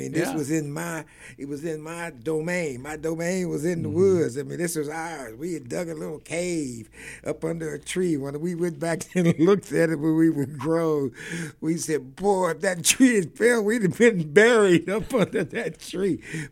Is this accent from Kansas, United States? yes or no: yes; Kansas City, Kansas, United States; You know, I grew up in the Argentine part of Kansas City, Kansas, and it has an outdoor section. I grew up in the woods.